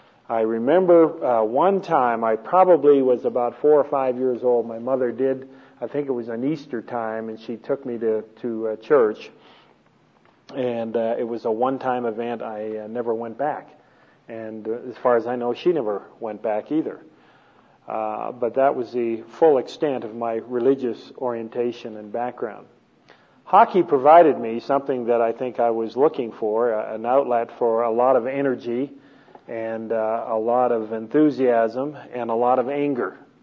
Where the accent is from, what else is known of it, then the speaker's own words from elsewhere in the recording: Canada; I was born and raised in Canada. My wife and I grew up about six blocks apart.